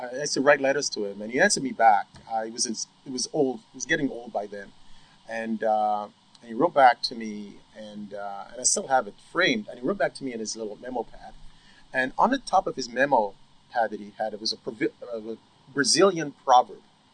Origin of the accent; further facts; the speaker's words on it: Canada; Well, I mean, you know, look, I'm Canadian, right? And I'm proud Canadian, all right?